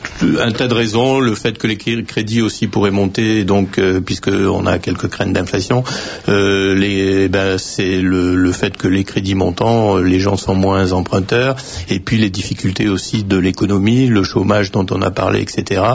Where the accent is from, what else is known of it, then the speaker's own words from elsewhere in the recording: Les Herbiers, Pays de la Loire, France; donc je suis originaire des Herbiers.